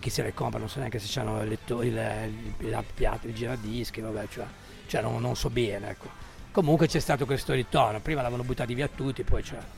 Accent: Savona, Liguria, Italy; siamo di Savona

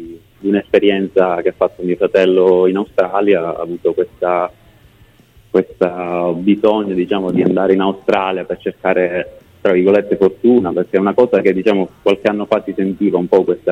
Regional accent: Leonforte, Sicily, Italy; Noi siamo, precisamente siamo di Leonforte, un paese in provincia di Enna.

